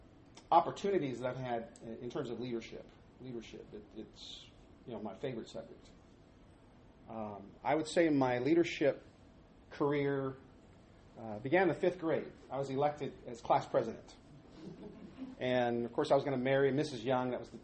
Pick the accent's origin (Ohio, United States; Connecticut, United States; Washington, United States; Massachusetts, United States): Washington, United States; Seattle; So we grew up in Seattle, went to school there, did all my schooling there.